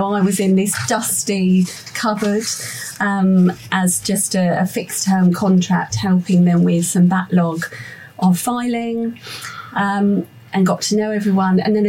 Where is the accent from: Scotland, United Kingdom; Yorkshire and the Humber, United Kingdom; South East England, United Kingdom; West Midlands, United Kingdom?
South East England, United Kingdom; Portsmouth; also born or lived in Bournemouth; So I was born in Bournemouth, only lived there a short time, and over time moved gradually more towards Portsmouth. We moved quite a lot when I was a child.